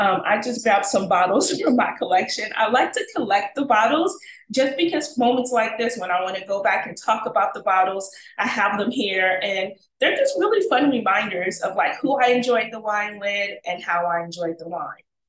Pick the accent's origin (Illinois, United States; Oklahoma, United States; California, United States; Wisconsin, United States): California, United States; I love California. Can you guys tell? Yeah, that's my hometown.